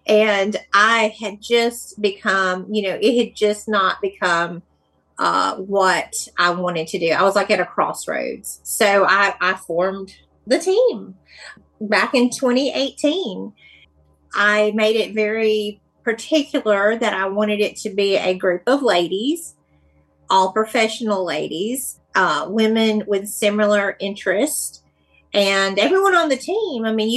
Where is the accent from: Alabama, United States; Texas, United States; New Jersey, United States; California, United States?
Alabama, United States; Birmingham; I had known it from my childhood just from growing up in Birmingham.